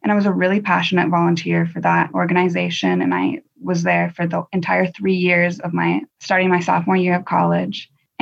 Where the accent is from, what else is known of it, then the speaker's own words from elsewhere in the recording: Edmonds, Washington, United States; So I grew up in Edmonds, a suburb in the outside of Seattle.